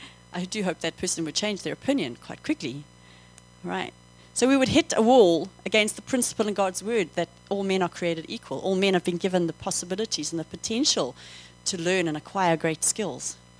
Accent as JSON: {"language": "English", "region": "England", "country": "United Kingdom", "said": "your father's an Afrikaner and I'm English."}